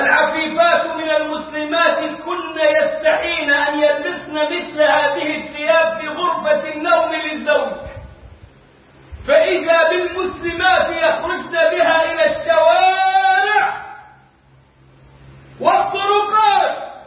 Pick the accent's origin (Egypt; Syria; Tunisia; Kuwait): Egypt; بلدنا مصر